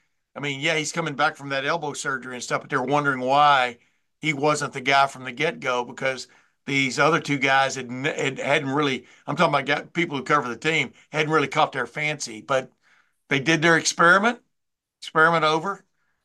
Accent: Texas, United States; it's kind of reminded me when I was growing up in Texas, Texas versus Oklahoma

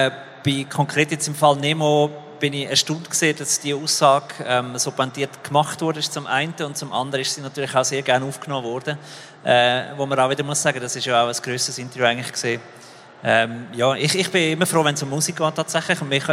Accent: Lucerne, Switzerland; Als Luzerner sage ich jetzt, schade ist es nicht in Luzern.

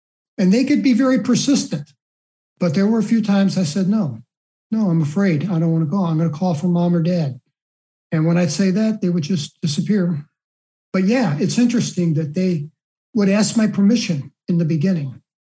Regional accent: St. Louis, Missouri, United States; now in Michigan, United States; Now, I grew up in St. Louis, Missouri, but eventually moved to Michigan.

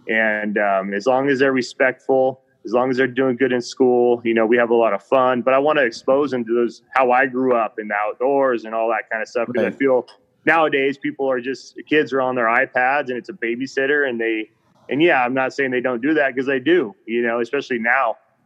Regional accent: Reno, Nevada, United States; You know, I grew up in Reno, Nevada, kind of in the mountains.

